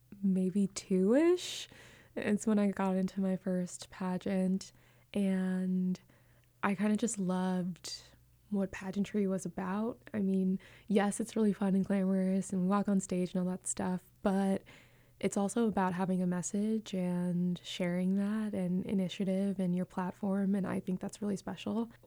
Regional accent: Bronx, New York, United States; I was born and raised in the Bronx, and my neighborhood was very Caribbean and specifically Jamaican.

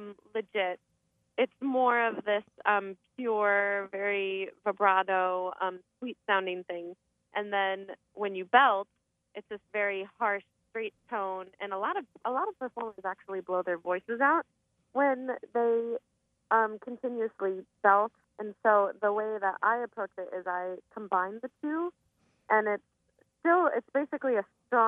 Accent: Cottage Grove, Wisconsin, United States; also born or lived in Madison; I was born in Madison, Wisconsin, and I grew up in Cottage Grove, Wisconsin.

